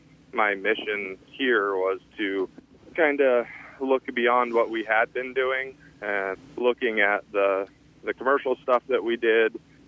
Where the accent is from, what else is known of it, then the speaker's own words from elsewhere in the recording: Eagle River, Alaska, United States; I'm from Alaska. I grew up in Eagle River. Left the state to pursue an agricultural education, came back here